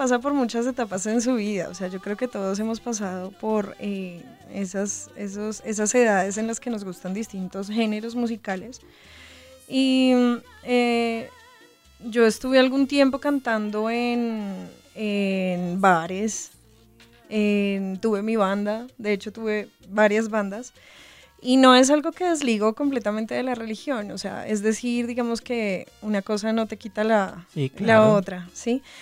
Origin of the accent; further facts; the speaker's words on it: Bogotá, Colombia; born there; Yo nací aquí en Bogotá.